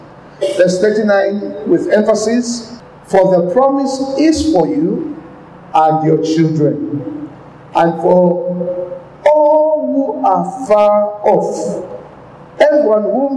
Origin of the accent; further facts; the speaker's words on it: Copperbelt, Zambia; now in Malawi; I was born and raised up in Zambia. I work in Malawi. I was born of Malawian parents that went and started to work in Zambia on the copper belt mines.